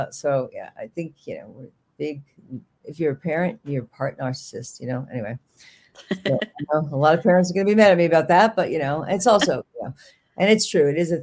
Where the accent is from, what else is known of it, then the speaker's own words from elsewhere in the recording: New York, United States; accent: Bronx; but I had a very heavy Bronx accent that I lost in Manhattan, which is a whole other story.